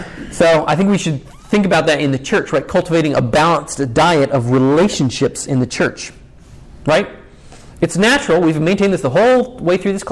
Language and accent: English; the North, United States; I'm a Northerner. I don't think I have an accent until I leave and people point out that I sound like a Northerner, right? A Yankee.